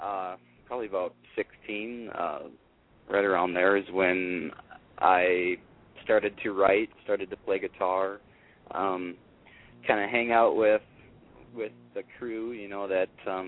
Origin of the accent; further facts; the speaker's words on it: Minnesota, United States; the area where I'm originally from, which is southeast Minnesota, and I there was a local club down at my hometown